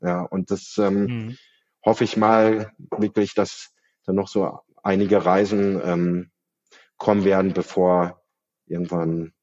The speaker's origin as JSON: {"language": "German", "region": "Bavaria", "country": "Germany", "tie": "born or raised there", "said": "weil ich bin in Bayern aufgewachsen"}